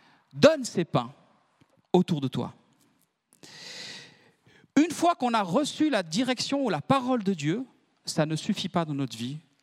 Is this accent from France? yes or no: no; Switzerland; Des fois, en tant que Suisse, des fois, on n'ose pas trop